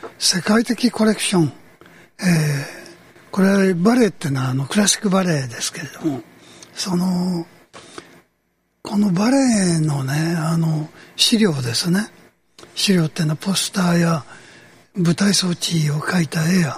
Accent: Tokyo, Japan; born there; also born or lived in Kyoto; 東京で生まれて、京都で過ごし、

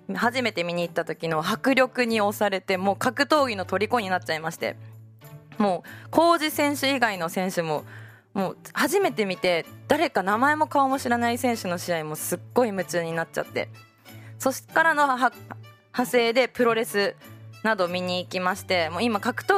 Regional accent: Fukuoka, Japan; accent: Hakata dialect; now in Osaka, Japan; そして私、福岡県出身でして、関西に来て3年が経ちました。

